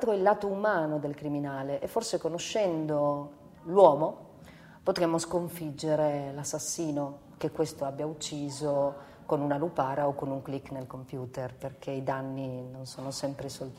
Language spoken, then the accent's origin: Italian; Spain; Italian is a second language; Poi io sono spagnola, quindi anche mi mancava un pezzo di storia.